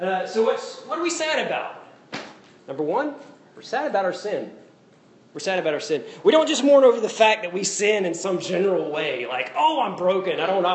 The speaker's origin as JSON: {"language": "English", "town": "Winnsboro", "country": "United States", "said": "I mean, I'm from Winsboro. It's a huge deal to go to a restaurant."}